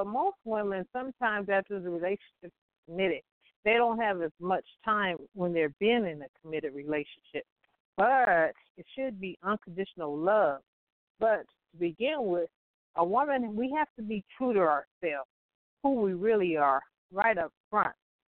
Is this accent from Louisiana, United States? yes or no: no; Compton, California, United States; we grew up in Compton.